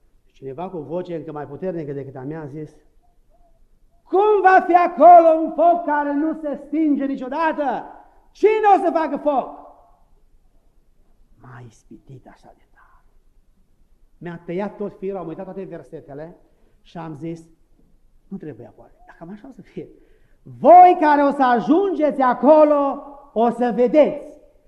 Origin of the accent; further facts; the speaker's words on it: Breb, Maramureș County, Romania; predicam odată în satul meu, în Breb